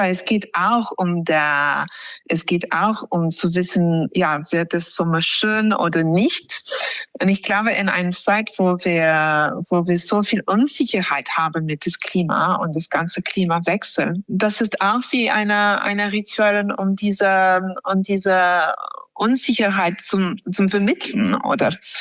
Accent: England, United Kingdom; German is a second language; Bei mir, also ich komme aus England und da haben wir eine ganz spannende Rituell.

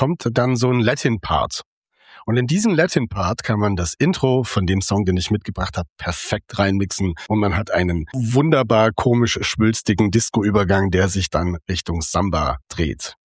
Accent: Baden-Württemberg, Germany; Ich als Schwabe

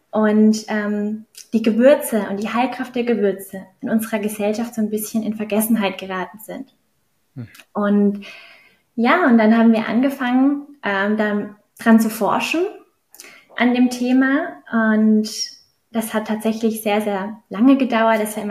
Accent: Basel, Basel-Stadt, Switzerland; also ich komme aus Basel, ich wohne hier in der Schweiz.

